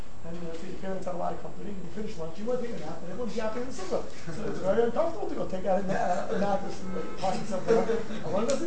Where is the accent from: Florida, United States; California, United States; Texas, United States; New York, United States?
New York, United States; Riverdale; I grew up in Riverdale, so my parents lived in an apartment building.